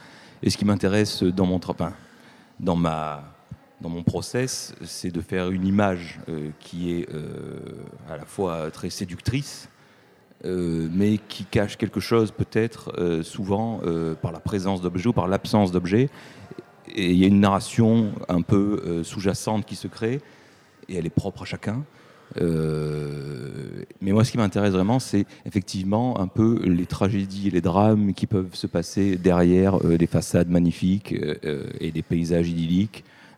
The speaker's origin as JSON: {"language": "French", "town": "Marseille", "region": "Provence-Alpes-Côte d'Azur", "country": "France", "said": "Je suis de Marseille et je vis toujours à Marseille, je travaille à Marseille."}